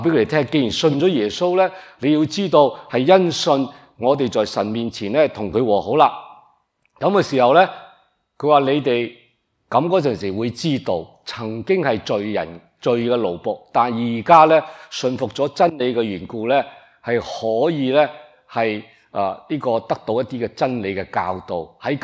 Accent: China; 我们中国人呢就说多一个就不多

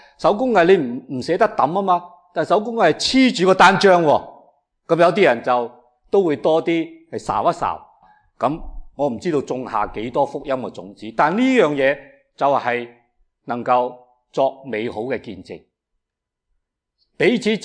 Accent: Guangdong, China; 净系我哋广东人讲广东话嘅

